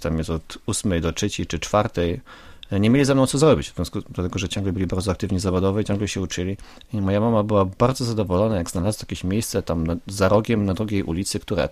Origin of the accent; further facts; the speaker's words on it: Silesian Voivodeship, Poland; jestem Ślązakiem i mówię po śląsku